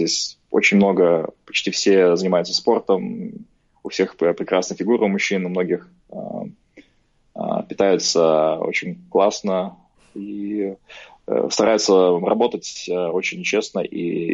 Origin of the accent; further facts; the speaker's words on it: Kazakhstan; Мы же, казахи, привыкли к потрясениям